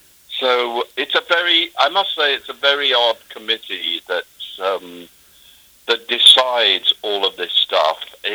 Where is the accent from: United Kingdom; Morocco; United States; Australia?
United Kingdom; Swindon, South West England; not far from my hometown in Swindon